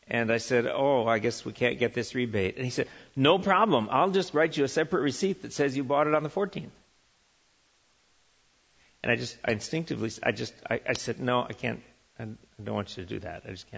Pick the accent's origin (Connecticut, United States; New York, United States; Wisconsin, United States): Wisconsin, United States; Eau Claire; I worked in a paper mill in Eau Claire, Wisconsin, which was my hometown.